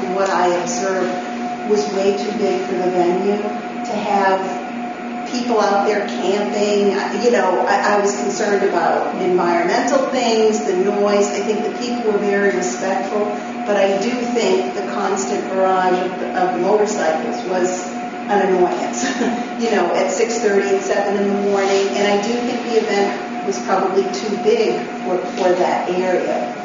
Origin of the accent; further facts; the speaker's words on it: South Pomfret, Vermont, United States; from South Pomfret.